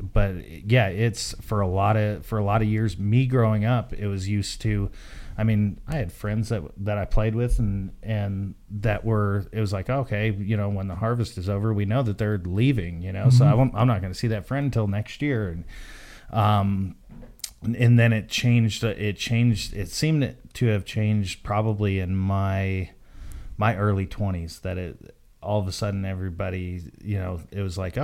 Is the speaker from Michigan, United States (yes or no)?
yes; Michigan, United States; I was a transplant out of Michigan, and where I grew up in Michigan is all muck fields.